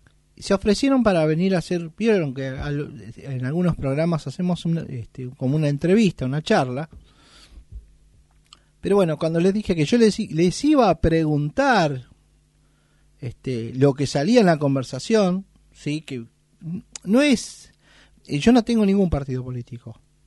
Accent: Argentina; Pero bueno, soy argentino, pago impuestos como todo el mundo, trabajo.

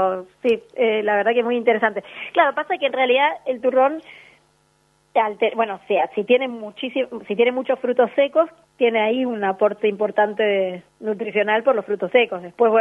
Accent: Bariloche, Río Negro, Argentina; yo soy oriunda de Bariloche

